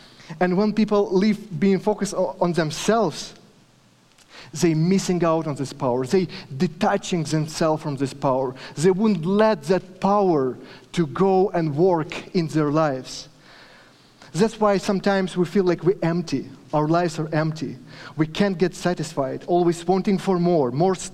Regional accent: Kyiv, Ukraine; We came from Kyiv. It's a beautiful, greenest city in Europe.

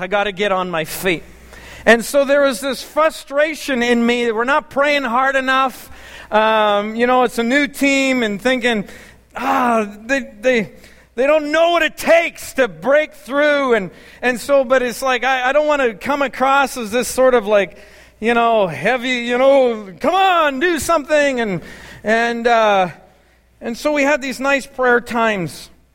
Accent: Canada; I don't like confrontation, and I'm too Canadian sometimes.

